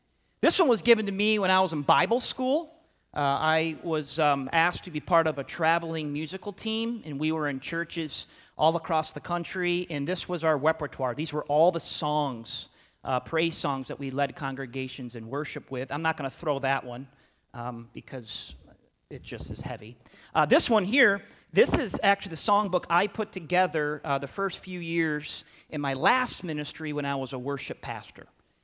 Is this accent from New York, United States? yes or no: yes; New York, United States; This is actually a hymnal from the church I grew up in Breezeport, New York.